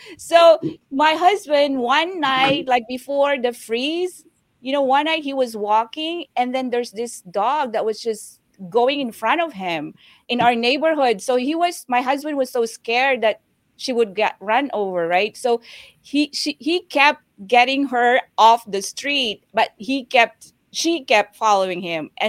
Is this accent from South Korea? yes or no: no; Philippines; You know, we grew up in the Philippines. And in the Philippines, there's a lot of stray dogs.